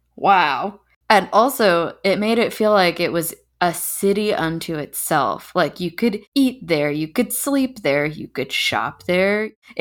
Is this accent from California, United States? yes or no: yes; California, United States; And being a Californian, I thought I need Mexican food because that's just a thought I have always.